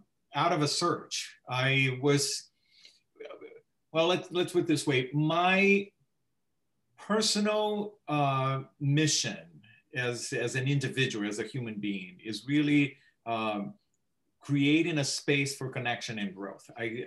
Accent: Brazil; now in United States; I am originally from Brazil, but I have been living in the U.S. and the northeast of U.S., very close to New York City, for the 29 years now. So it's been quite a long time that I moved to this country.

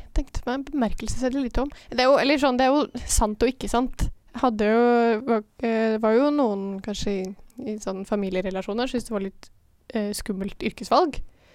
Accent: Lillehammer, Innlandet, Norway; Jeg kommer fra Lillehammer.

